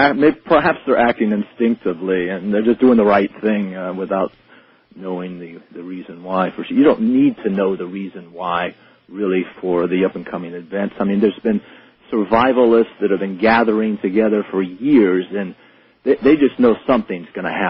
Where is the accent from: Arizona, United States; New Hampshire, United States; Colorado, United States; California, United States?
Arizona, United States